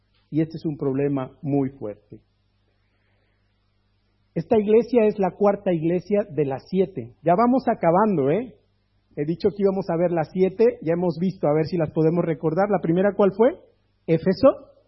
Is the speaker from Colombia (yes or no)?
no; Mexico; como decimos en México, en mi tierra